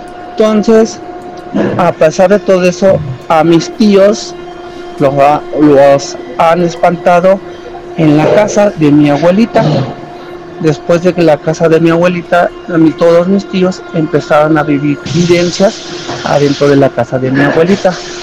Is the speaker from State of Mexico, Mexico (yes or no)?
yes; Tlalnepantla, State of Mexico, Mexico; soy de Tlalnepantla, Ciudad de México.